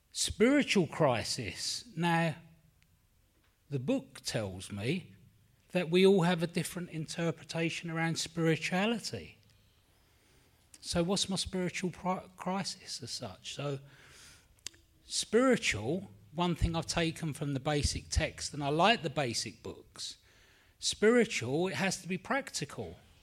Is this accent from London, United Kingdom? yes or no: yes; London, United Kingdom; I'm from London, England. I have an accent, so I might not sound English.